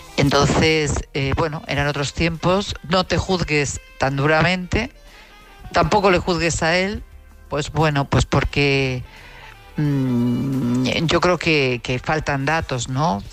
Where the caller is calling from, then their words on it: Madrid, Community of Madrid, Spain; de Madrid.